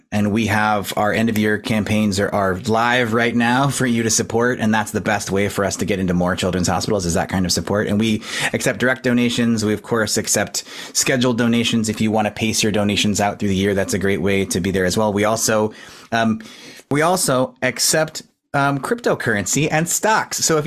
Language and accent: English; San Antonio, Texas, United States; It's my hometown, San Antonio, so it was really exciting to be able to serve my hometown.